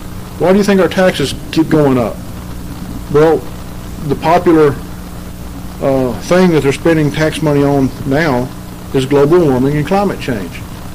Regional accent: Texas, United States; I can remember growing up in Texas when you would drive from East Texas to Dallas, you could see the pollution

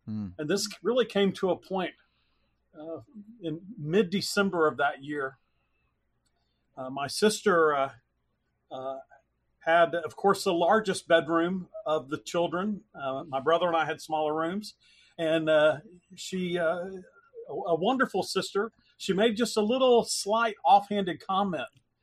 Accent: Dallas, Texas, United States; I grew up in Dallas, Texas. From my bedroom window as a child, I could see the church that our family attended.

